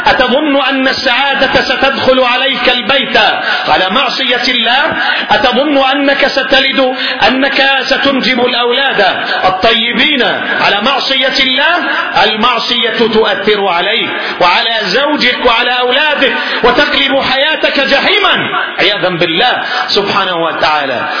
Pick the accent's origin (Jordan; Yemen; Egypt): Yemen; نحن عندنا في اليمن